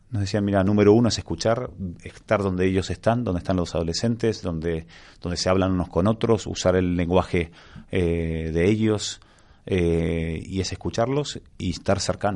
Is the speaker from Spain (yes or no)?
no; Argentina; viniendo de donde vengo, ¿no?, con mis raíces en Argentina